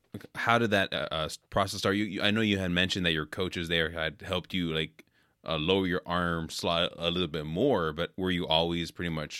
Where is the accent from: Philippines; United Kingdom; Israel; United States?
United States; California; it's hard for me to hate the Cardinals because I grew up in California, so I never really grew up as a Brewer fan hating the Cubs